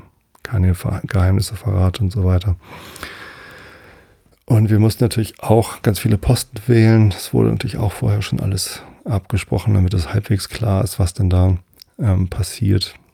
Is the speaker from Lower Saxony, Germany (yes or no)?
yes; Wistedt, Lower Saxony, Germany; wir sind ja in Vistit aufgewachsen und mein Vater war nicht nur im Gemeinderat Vistit, sondern auch im Samtgemeinderat Tostedt, genauso wie ich.